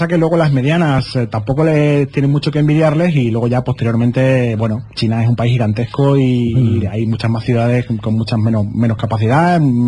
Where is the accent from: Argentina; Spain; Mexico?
Spain; Hombre, lógicamente trabajan como chinos, como nosotros como españoles.